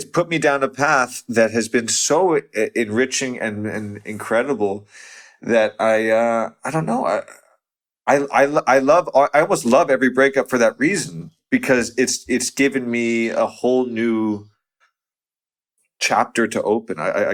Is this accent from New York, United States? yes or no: yes; New York, United States; born or raised there; also born or lived in Los Angeles